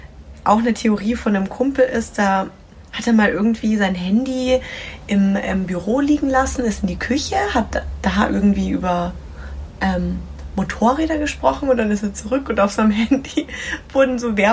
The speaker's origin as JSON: {"language": "German", "town": "Nuremberg", "region": "Bavaria", "country": "Germany", "said": "Meine ich aus Nürnberg."}